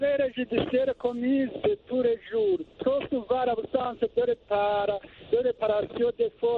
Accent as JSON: {"language": "French", "country": "Burundi", "said": "les emprisonnements volontaires des innocents sont fréquents chez nous au Burundi."}